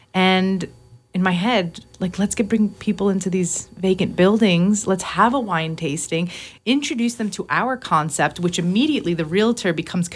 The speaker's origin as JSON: {"language": "English", "country": "Italy", "said": "No, I'm from Italy."}